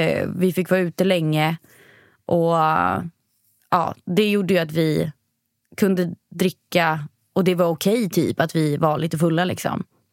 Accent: Vingåker, Södermanland, Sweden; Nej, jag kommer från Vingåker.

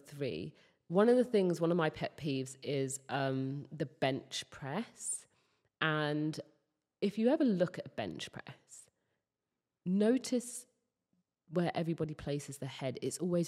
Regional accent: United Kingdom; And as a Brit

